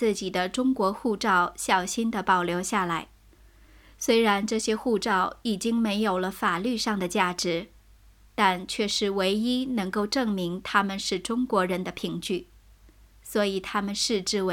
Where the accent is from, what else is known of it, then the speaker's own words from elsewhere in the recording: Vietnam; 可能是受了母亲的影响，我虽然出生在越南，却不喜欢这里。我从小就盼望离开越南去外国读书。